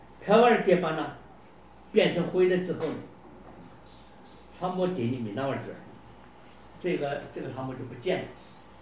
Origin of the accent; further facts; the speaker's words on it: China; 我们中国人叫龙头